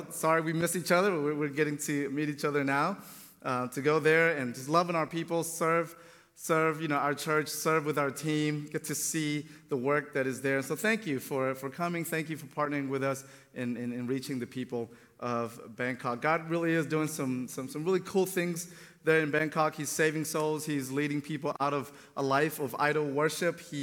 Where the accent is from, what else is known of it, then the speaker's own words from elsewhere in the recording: Antioch, Tennessee, United States; also born or lived in Memphis; now in Thailand; I'm not from there, okay? I'm actually from here. I'm from Middle Tennessee. From Antioch, to be specific, and was raised in Middle Tennessee. Spent about 10 years in Memphis as a church planter